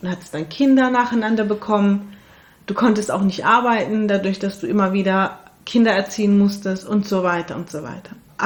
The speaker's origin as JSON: {"language": "German", "country": "Turkey", "said": "wir sind aus irgendeiner kurdischen Stadt und sagen, wir sind aus der Türkei, sondern wir sind wirklich aus der Türkei."}